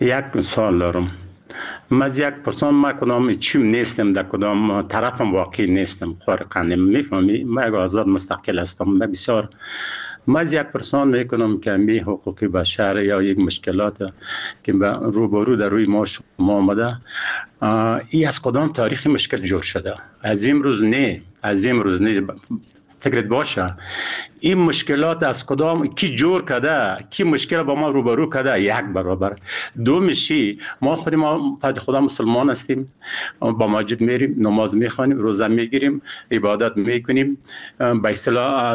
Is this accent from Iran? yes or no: no; Afghanistan; ما افغان هستیم، مسلمان هستیم،